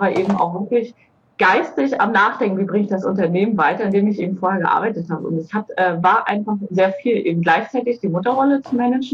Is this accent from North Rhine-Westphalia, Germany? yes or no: no; Boizenburg, Mecklenburg-Vorpommern, Germany; also born or lived in Baden-Württemberg; ist meine Familie hierher nach Bolzenburg gezogen. Mhm. Also gebürtig bin ich tatsächlich aus Baden-Württemberg, aber ja, verwurzelt bin ich nun mal in Mecklenburg-Vorpommern.